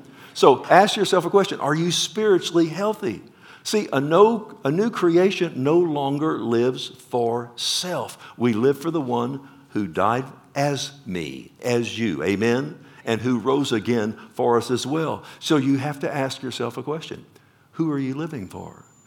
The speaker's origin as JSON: {"language": "English", "region": "Texas", "country": "United States", "said": "This American, by golly, and I'm a Texan."}